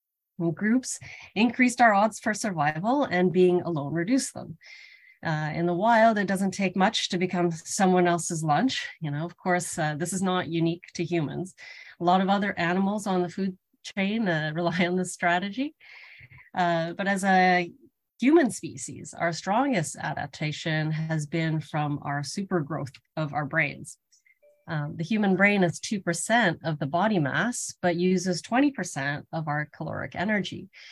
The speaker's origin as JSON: {"language": "English", "town": "Toronto", "region": "Ontario", "country": "Canada", "tie": "born or raised there", "said": "In my own life, growing up in Toronto, it was the era of DIY"}